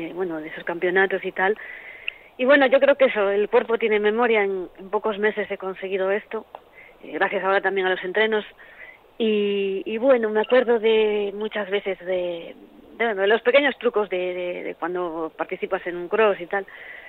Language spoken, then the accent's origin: Spanish; Galicia, Spain; Lo único que no me gusta de la bici y de mi tierra es la lluvia.